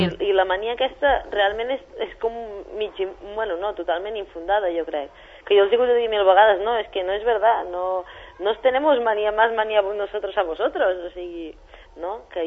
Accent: Folgueroles, Catalonia, Spain; Jo sóc de Folgueroles.

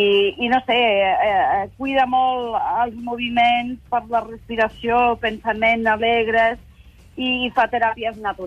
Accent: France; jo he crescut a França, llavors sí que és veritat que a vegades barrejo molts idiomes, i llavors em costa una miqueta

